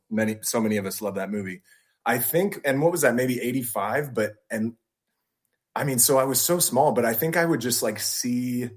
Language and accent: English; Santa Clarita, California, United States; now in Glendora, United States; Santa Clarita actually is my hometown.